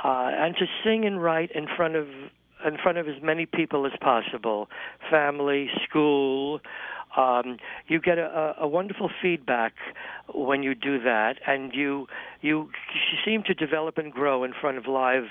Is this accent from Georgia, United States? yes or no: no; New York, United States; Being a New Yorker, I wanted to express the spirit of New York